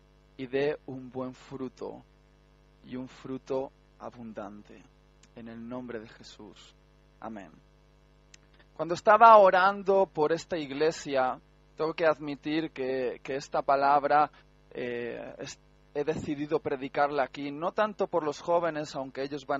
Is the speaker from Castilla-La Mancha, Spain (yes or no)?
no; Basque Country, Spain; Soy un tipo muy cariñoso, soy vasco. Algunos dicen que somos duros e insensibles, pero yo soy un vasco de chocolate.